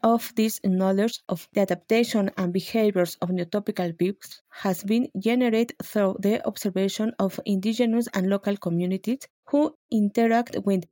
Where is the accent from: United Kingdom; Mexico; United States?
Mexico; Tlaxcala; from Tlaxcala, a small town in central Mexico. I am a biologist